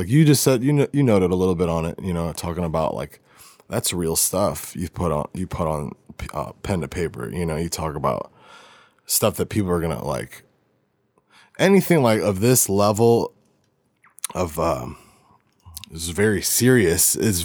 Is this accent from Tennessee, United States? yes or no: no; Belleville, Illinois, United States; now in St. Louis, United States; I grew up in Belleville, and I was like, man, I'm getting out of Belleville, but and I moved to St. Louis, you know, and I really love St. Louis.